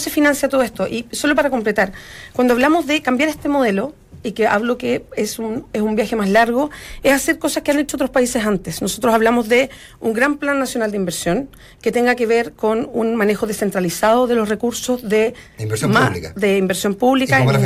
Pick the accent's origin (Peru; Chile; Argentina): Chile; para encontrarnos como chilenos